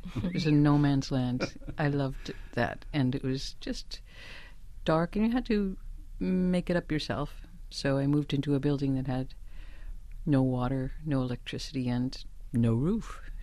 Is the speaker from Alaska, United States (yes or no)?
no; Chicago, Illinois, United States; I was in Chicago, my hometown, and on a tour